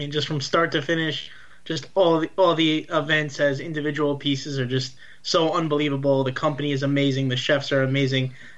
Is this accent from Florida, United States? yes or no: no; Farmingdale, New York, United States; So I'm from like the Farmingdale, Massapequa area. Mm-hmm. So it's like Middle Island, a little South Shore.